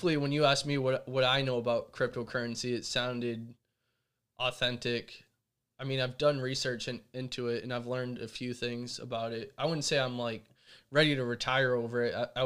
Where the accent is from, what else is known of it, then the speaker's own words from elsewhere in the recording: East Coast, United States; now in San Diego, United States; Like, I'm from the East Coast originally, and, like, the weather here makes such a difference in my ability to breathe.